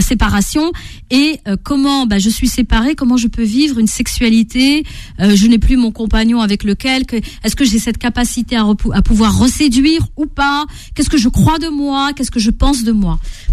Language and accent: French; Cargèse, Corsica, France; ça m'a reconnecté à un souvenir au village de Cargès, là où j'ai grandi.